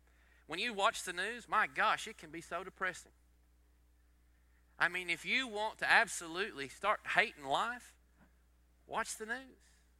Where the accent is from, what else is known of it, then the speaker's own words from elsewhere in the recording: Texas, United States; Let me say this, growing up in East Texas culture, we're a happy, clappy, joking kind of a culture.